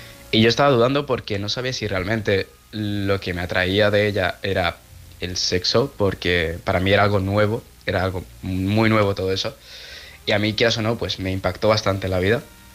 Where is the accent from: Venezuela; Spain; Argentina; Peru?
Spain; Málaga, Andalusia; soy de Málaga. Tengo 18 años